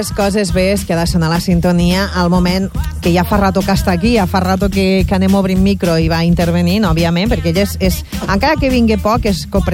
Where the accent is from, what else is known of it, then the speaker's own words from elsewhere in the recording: Amposta, Catalonia, Spain; jo que sóc d'Amposta, allà, o almenys a la meva família